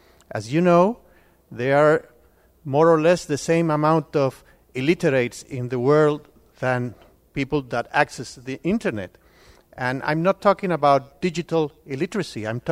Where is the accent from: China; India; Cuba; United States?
Cuba; from Cuba.